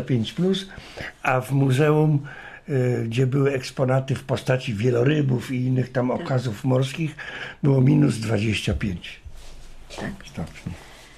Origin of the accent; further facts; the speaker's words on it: Poznań, Greater Poland Voivodeship, Poland; also born or lived in Kraków; now in Świnoujście, Poland; to, że się urodziłem w Krakowie, a potem mieszkałem w Poznaniu i tam kończyłem jakieś szkoły